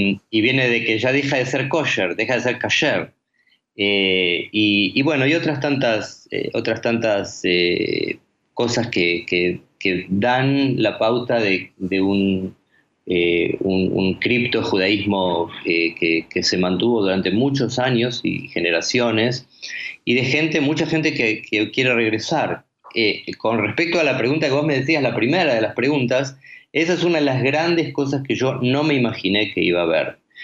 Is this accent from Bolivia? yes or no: no; Argentina; now in Costa Rica; Judy y yo estamos hace 2 años y medio, vinimos de la Argentina, como se puede escuchar por mi acento, y sí, estamos acá muy felices en este país de la pura vida.